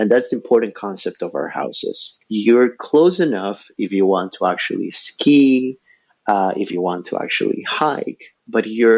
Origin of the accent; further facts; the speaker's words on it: Ecuador; When I was growing up in Ecuador, we almost don't have seasons, right? We're in the equator.